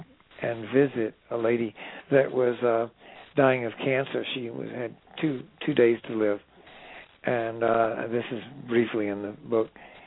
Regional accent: Atlanta, Georgia, United States; going all over my hometown, which was Atlanta at the time

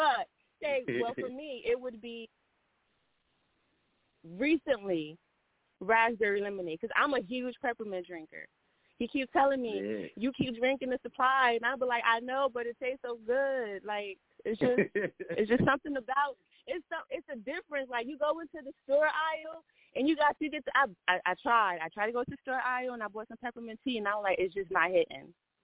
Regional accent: Clifton, New Jersey, United States; Clifton, New Jersey.

